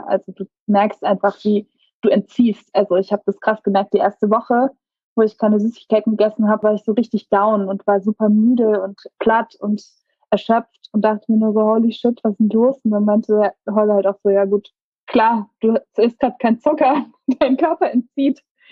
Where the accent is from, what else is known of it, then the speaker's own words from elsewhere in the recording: Karlsruhe, Baden-Württemberg, Germany; Ich bin in Karlsruhe groß geworden